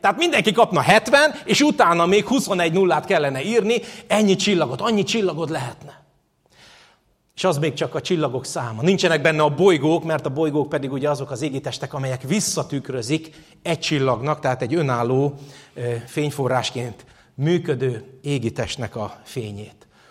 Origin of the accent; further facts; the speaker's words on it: Hungary; Közel 6 éve tértünk vissza a Dunakanyarba, ahonnan mi származunk, ahol éltünk korábban is